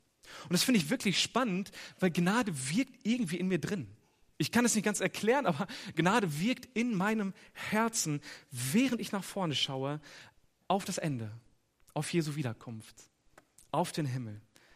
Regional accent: Lower Saxony, Germany; Ich komme vom Dorf, aus der Nähe von Hannover.

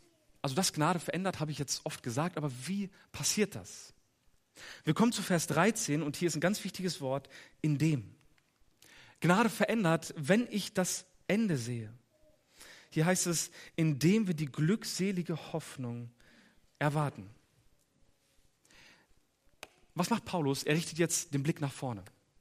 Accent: Lower Saxony, Germany; Ich komme vom Dorf, aus der Nähe von Hannover.

